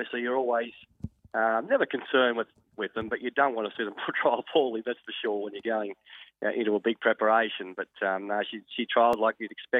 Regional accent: Orange, New South Wales, Australia; You forget I come from Orange, mate. I see all that stuff with my own eyes.

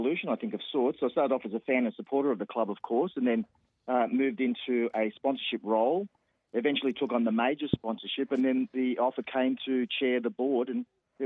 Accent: Long Beach, New South Wales, Australia; So I grew up on the Central Coast at Long Beach.

